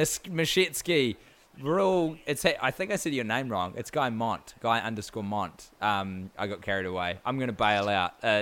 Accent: New Zealand; Me and Guy, we grew up in New Zealand

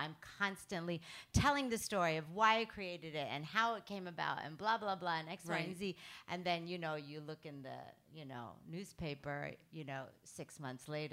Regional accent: Philippines; being Filipino, I mean, I don't have to go far, right? I look to my grandmother and my mom

